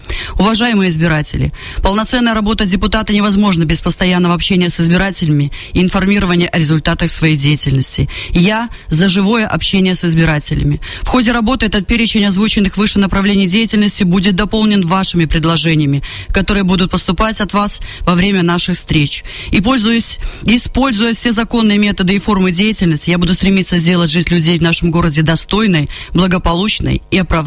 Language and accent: Russian; Babruysk, Mogilev Region, Belarus; я коренная бобручанка. Родилась 15 апреля 1971 года в городе Бобруйске Могилевской области в семье рабочих.